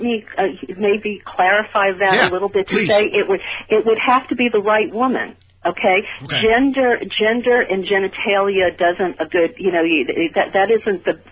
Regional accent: New Orleans, Louisiana, United States; Because, you see, I grew up in New Orleans, you know, Mardi Gras town. But that's the Bible Belt.

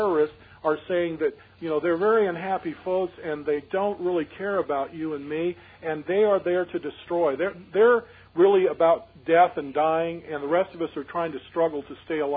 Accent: Seattle, Washington, United States; I was born and raised in the Seattle, Washington area, and I was raised at the base of Mount Rainier.

